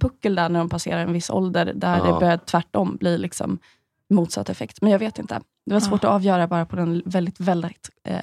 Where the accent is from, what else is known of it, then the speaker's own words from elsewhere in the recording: Norrköping, Östergötland, Sweden; Norrköping.